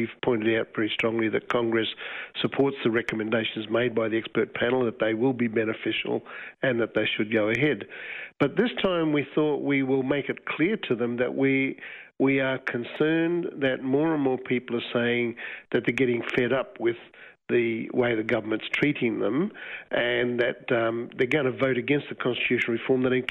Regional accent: Queensland, Australia; I'm from the Gubbi Gubbi Butchala peoples up in southeast Queensland, Mary River, Fraser Island region.

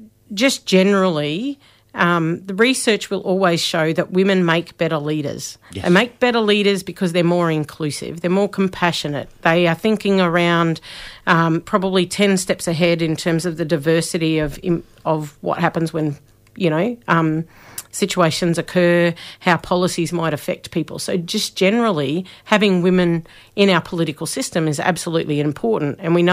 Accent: Townsville, Queensland, Australia; I'd think about those early days back in Townsville, you know, growing up in North Queensland through the late 80s and early 90s.

